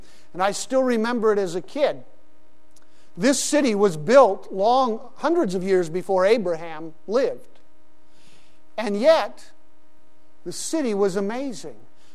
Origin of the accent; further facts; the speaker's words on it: Larkana, Sindh, Pakistan; When I grew up in Pakistan, we lived in the city of Larkana, and Larkana was only about 15 miles from Mohenjo-Daro.